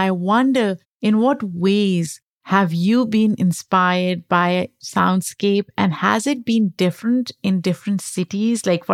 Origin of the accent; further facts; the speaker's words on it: Lahore, Punjab, Pakistan; I grew up in Lahore, and I can give you an example of that. It's a very crowded place. There's a lot of hustle and bustle.